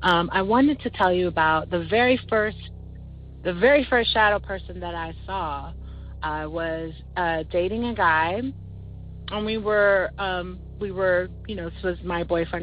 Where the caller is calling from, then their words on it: Silver Spring, Maryland, United States; I'm calling from Silver Spring, Maryland.